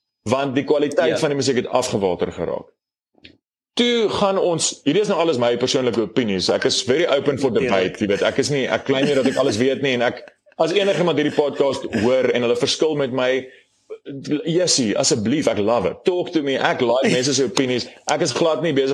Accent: Bronkhorstspruit, Gauteng, South Africa; ek is definitief bietjie common, ek kom van Bronkhorstspruit af

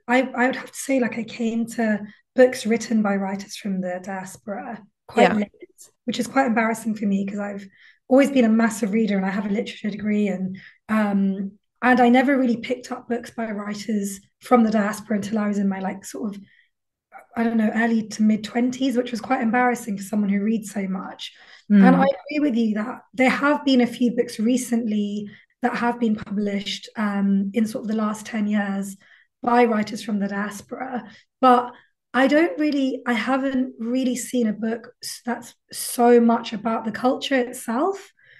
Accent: Bangalore, Karnataka, India; also born or lived in Paris, France / United Kingdom; So I was born in Paris. Didn't live there for long, couple of years maximum, maybe even less than that. And my parents moved to the UK after that, and then we moved to the south of India to Bangalore.

